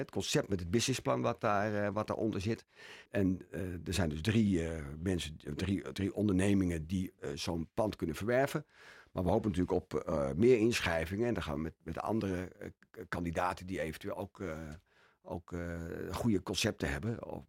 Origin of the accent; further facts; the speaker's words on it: Bussum, North Holland, Netherlands; Kijk, ik ben Bussumer. En ik ben geboren en getogen in Bussum.